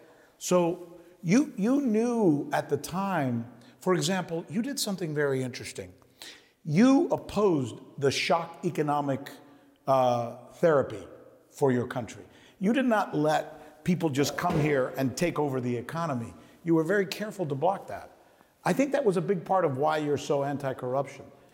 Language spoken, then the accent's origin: English; United States; I come from the West. I come from America.